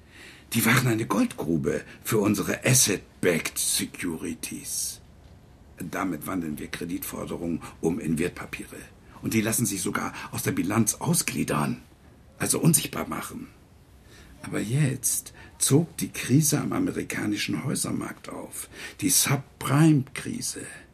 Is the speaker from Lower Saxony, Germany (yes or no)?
no; Solingen, North Rhine-Westphalia, Germany; Ich bin 62, geboren und aufgewachsen in Solingen, habe Jura studiert.